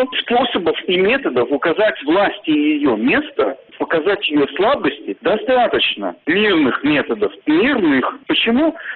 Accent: Belarus; Но вообще я, ну как все белорусы, выживаю, стараюсь заработать на хлеб насущный

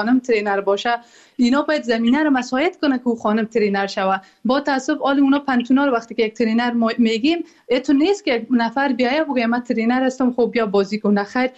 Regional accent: Afghanistan; مایی که در بیرون از افغانستان هستیم

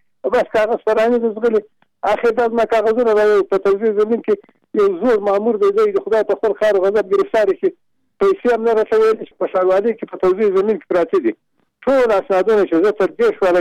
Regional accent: Nimruz, Afghanistan; ټلیفون مې د کابل کړی، اصلا زه د نیمروز ولایت یم.

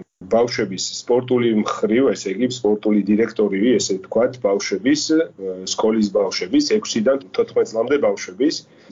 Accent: Kazbegi, Mtskheta-Mtianeti, Georgia; ყაზბეგიდან ვარ ჩვენ წარმოშობით და ყოველთვის საზაფხულო არდადეგებს იქ ვატარებთ ხოლმე

